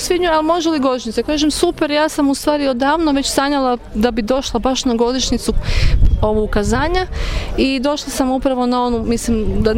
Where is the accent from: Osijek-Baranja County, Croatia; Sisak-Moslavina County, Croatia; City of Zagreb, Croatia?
City of Zagreb, Croatia; Zagreb; dolazim iz Zagreba